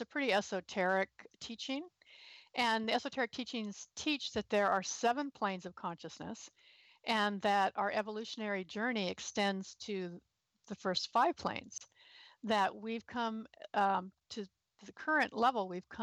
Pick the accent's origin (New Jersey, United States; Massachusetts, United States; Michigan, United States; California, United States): California, United States; now in Minnesota, United States; I'm a Californian who moved to Minnesota, and so I've never really experienced a winter before.